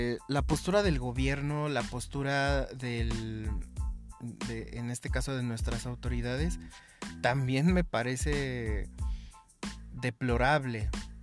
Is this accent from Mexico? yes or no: yes; Mexico; me parece como sociedad mexicana terrible